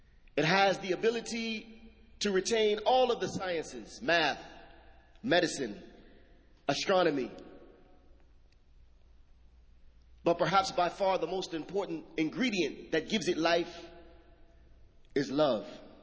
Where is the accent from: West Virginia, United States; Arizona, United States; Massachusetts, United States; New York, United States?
Massachusetts, United States; Boston; You know, I was raised in Roxbury. I remember as a child coming down in this area to see the ice sculptures at the end of the year for New Year's Eve, going to Charles River to see the fireworks.